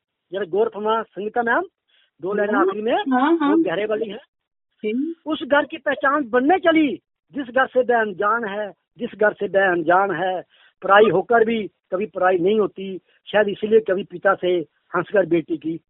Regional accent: Jammu, Jammu and Kashmir, India; first language Dogri; Hindi is a second language; मैं जम्मू का रहने वाला हूँ और हमारी जम्मू की जो मातृभाषा है डोगरी है।

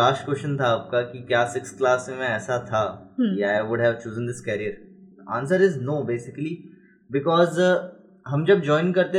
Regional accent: Gataura, Chhattisgarh, India; मैं गतौरा से बिलोंग करता हूँ, क्लास 1st, 2nd और 3rd मैंने किया है सरस्वती शिशु मंदिर जयराम नगर से

